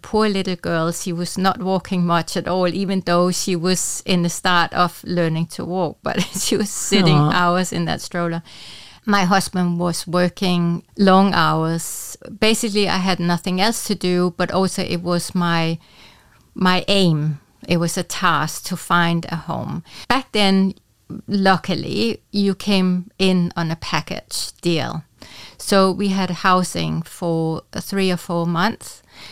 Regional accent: Denmark; English is a second language; moved away as an adult; also born or lived in Cayman Islands; now in Luxembourg; I'm Danish. I'm from Denmark. However, I didn't come straight from Denmark moving here. It was a bit of an adventure. I was living in Cayman Islands

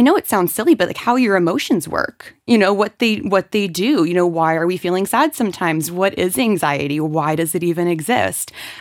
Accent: Florida, United States; moved away as an adult; now in Luxembourg; So I am American. I'm originally from the state of Florida. I've been living in Europe for almost 9 years now.

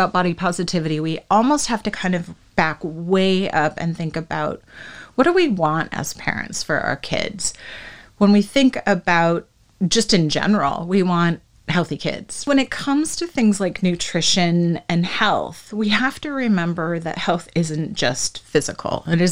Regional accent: Seattle, Washington, United States; moved away as an adult; So I moved in 2016. My husband was an Amazonian, so we're from Seattle.

